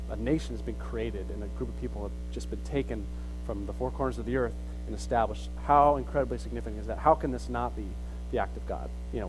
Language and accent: English; United States; at least as a American person observing this